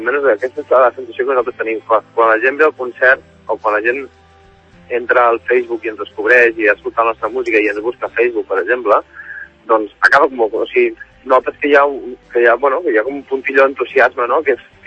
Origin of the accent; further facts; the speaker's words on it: Barcelona, Catalonia, Spain; De poder anar per fora de Barcelona, que nosaltres som de Barcelona